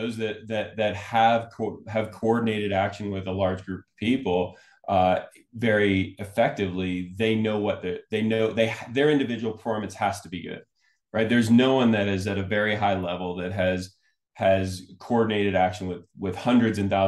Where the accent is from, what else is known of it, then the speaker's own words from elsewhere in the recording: United States; One of the things that we know as especially as an American is that anything worthwhile takes a lot of pain, suffering, and effort.